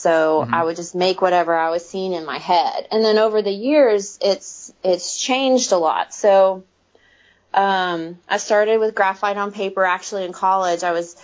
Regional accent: Texas, United States; now in Nashville, United States; I'm from Texas and I wanted to stay warm still. And so I came to Nashville

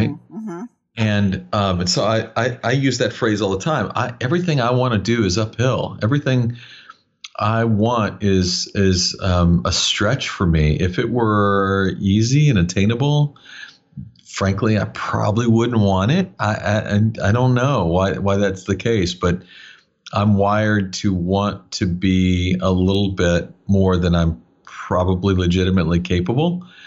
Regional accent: Hawaii, United States; I was born and raised in Hawaii. So it's the instrument of choice if you're born and raised there.

